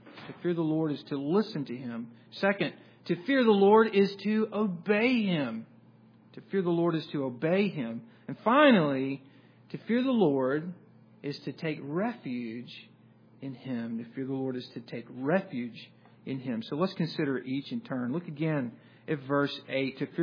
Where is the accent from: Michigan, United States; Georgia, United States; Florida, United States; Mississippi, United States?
Mississippi, United States; Jackson; And then they asked, where are you from? And I said, I'm from Jackson, Mississippi.